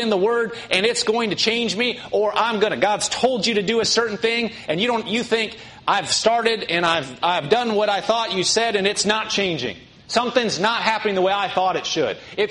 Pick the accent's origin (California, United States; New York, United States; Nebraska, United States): Nebraska, United States; I'm from Nebraska. We get cold there. We get hot there. I mean, it gets really cold, wind chill.